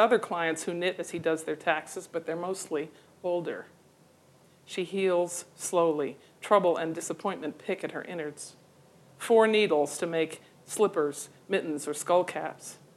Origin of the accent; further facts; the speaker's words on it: United States; I always said if I were French, it would be my novel. Since I'm an American, it's a poem